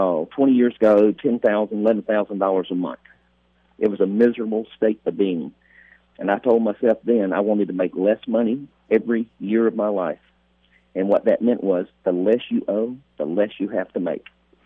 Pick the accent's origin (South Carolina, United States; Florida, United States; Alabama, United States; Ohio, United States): South Carolina, United States; Pelzer; I live in Williamson. I'm from Pelzer, a lifelong resident. Been in my same house for like 37 years. From here, live here, not going anywhere.